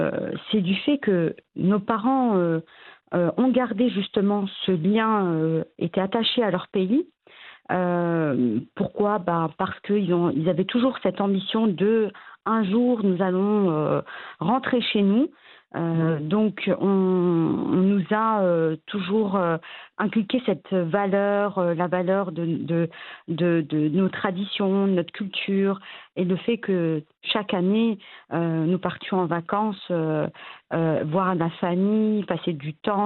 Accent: France; also born or lived in Morocco; je suis née au Maroc et je suis partie en France. J'avais un an et demi.

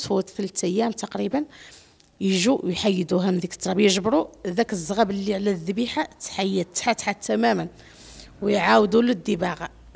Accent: Dakhla-Oued Ed-Dahab, Morocco; مازالت مستمره عندنا في الصحراء

